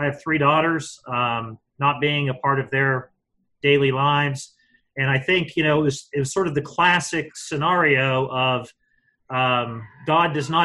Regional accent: West Virginia, United States; I grew up in West Virginia, the north central part of West Virginia.

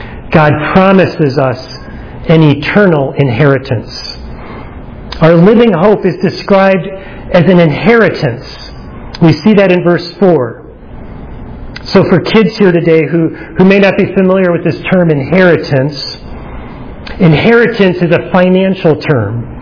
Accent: Minnesota, United States; I grew up in Minnesota. So naturally, I was excited about this young, upstart USA hockey team.

